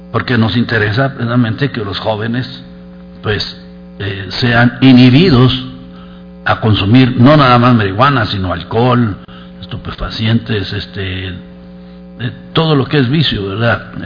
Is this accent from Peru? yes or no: no; Mexicali, Baja California, Mexico; Más que Mexicali, yo represento el estado de Baja California, pero soy de Mexicali